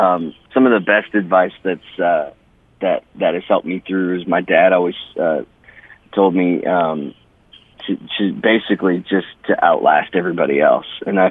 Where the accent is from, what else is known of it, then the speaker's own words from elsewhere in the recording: Spirit River, Alberta, Canada; Even though like I grew up in Spirit River and kind of that Peace Country area, and you know, there's a lot of great little small towns in there, you know, Peace River included.